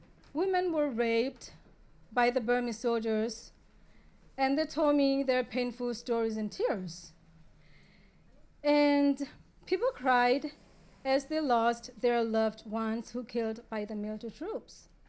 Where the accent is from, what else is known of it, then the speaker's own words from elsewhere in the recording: Mae Hong Son, Thailand; I'm originally from Meramo refugee camp from along the Thai-Burma border.